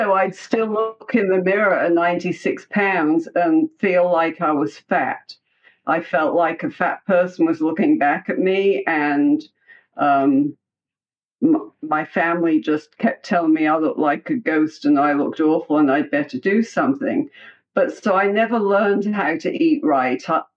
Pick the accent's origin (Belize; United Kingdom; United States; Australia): United Kingdom; England; Well, I'm from England.